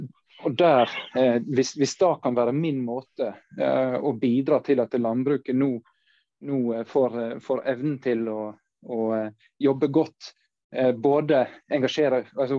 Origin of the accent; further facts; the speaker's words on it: Vestland, Norway; Jeg kommer opprinnelig fra Sunnfjord, og da hører det sikkert på dialekten.